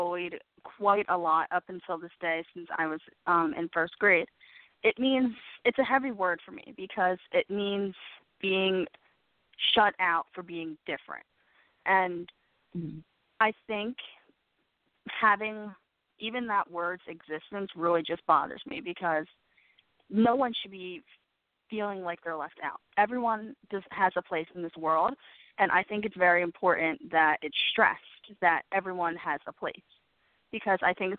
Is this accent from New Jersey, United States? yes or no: yes; New Jersey, United States; we had a rental car, and I'm from South Jersey, and the ride was maybe a good 2.5 hours away.